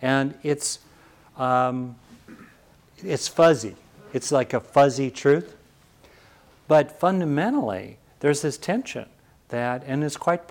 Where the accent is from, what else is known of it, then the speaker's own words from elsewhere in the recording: Los Angeles, California, United States; I grew up in LA near Beverly Hills